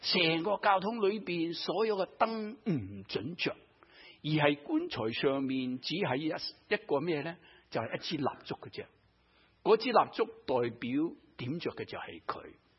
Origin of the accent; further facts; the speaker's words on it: China; 我们中国人古代有个皇帝，他的名字就叫做秦始皇了。